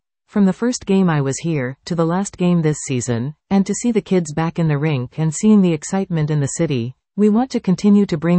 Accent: Brampton, Ontario, Canada; It's a unique experience for me as I am from Brampton

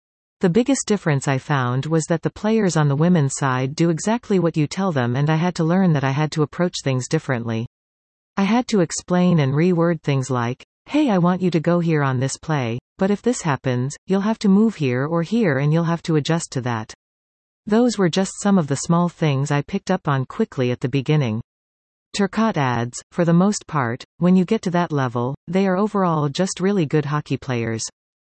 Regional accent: St. Louis, Missouri, United States; now in St. Louis, United States; decision to come back to the Gateway City and suit up for the Ice Bolts. It allowed me to play for my hometown.

